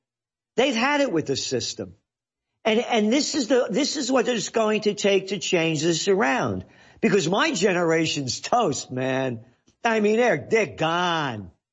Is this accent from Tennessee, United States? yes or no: no; Bronx, New York, United States; I'm the first of the baby boomers. I'm born in 46 and I grew up in the Bronx